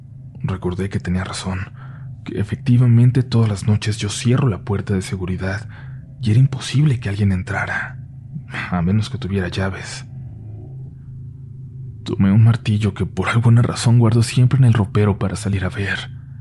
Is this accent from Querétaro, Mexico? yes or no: no; León, Guanajuato, Mexico; soy de León, Guanajuato. Quiero aclarar que no me considero creyente de ninguna religión